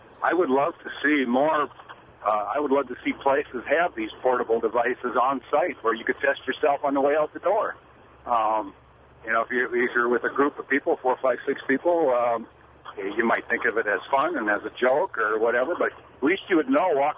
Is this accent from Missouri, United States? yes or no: no; Wisconsin, United States; 56 years old, born and raised in Wisconsin